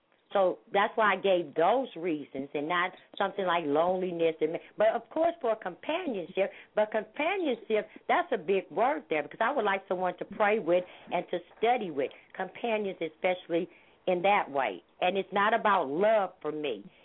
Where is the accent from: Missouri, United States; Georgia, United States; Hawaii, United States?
Missouri, United States; St. Louis; now in San Diego, United States; I'm originally from St. Louis. I'm out, I'm living here in San Diego, California right now with Mosque number 8.